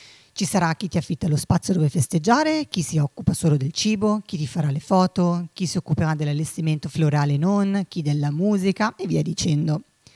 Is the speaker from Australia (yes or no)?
no; Como, Lombardy, Italy; now in Milan, Italy; Sono originaria di Como, ma da oltre 15 anni vivo a Milano